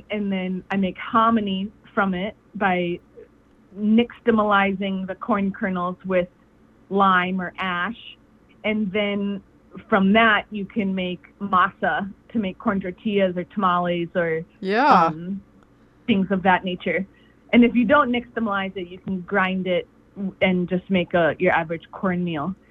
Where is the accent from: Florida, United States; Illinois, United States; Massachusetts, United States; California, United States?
Illinois, United States; which is kind of ironic because I'm from Illinois, which is like, you know, one of the corn growing mecca